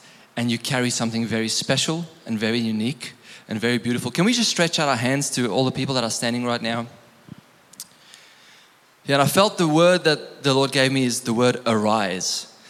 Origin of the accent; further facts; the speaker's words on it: South Africa; I'm also a bit of a blend, so forgive me if I bring my South Africanness. Don't forgive me for being, I'm proudly South African.